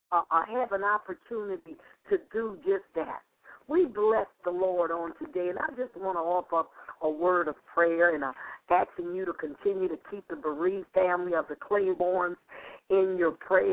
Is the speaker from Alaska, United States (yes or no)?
no; New Orleans, Louisiana, United States; now in Los Angeles, United States; God transformed my life when I moved from New Orleans, Louisiana, my home, to Los Angeles, California, with my two children.